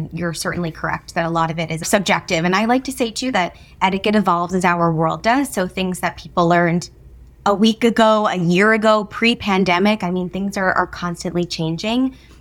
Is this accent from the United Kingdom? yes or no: no; New Jersey, United States; now in New York City, United States; I grew up in New Jersey, so moving to New York City was not a big thing. I grew up under 40 miles outside of Manhattan.